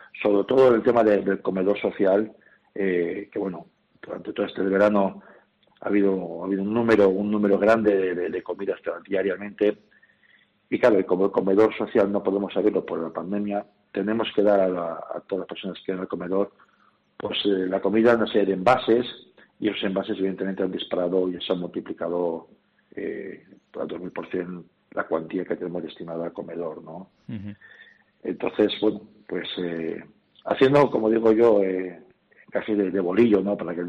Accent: Valladolid, Castile and León, Spain; now in Albacete, Spain; yo no soy de Albacete, soy de Valladolid, pero bueno, la acogida que he tenido aquí en Albacete, en esta gran ciudad, ha sido magnífica y maravillosa

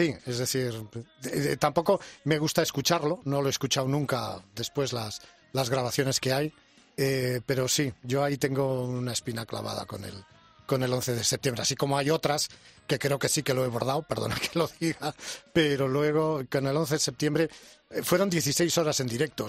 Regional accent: Vigo, Galicia, Spain; born there

